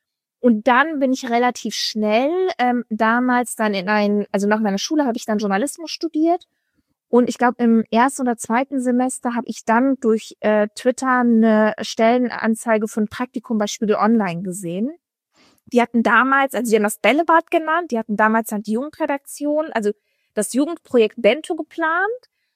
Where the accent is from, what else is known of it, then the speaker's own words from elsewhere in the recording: Dortmund, North Rhine-Westphalia, Germany; Ich komme aus Dortmund.